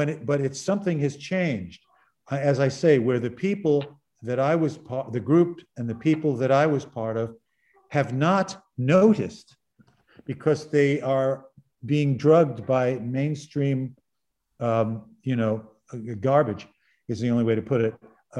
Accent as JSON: {"language": "English", "town": "Brooklyn", "region": "New York", "country": "United States", "tie": "born or raised there", "said": "I grew up in Brooklyn, and these guys were the elites."}